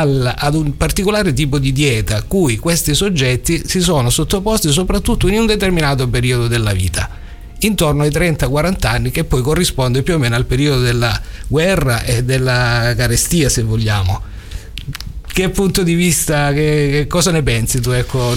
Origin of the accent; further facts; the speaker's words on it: Calabria, Italy; Il mio paese di origine calabrese, un paesino di 3.000 abitanti, è diventato famoso ormai in televisione perché praticamente è un paese di centenari.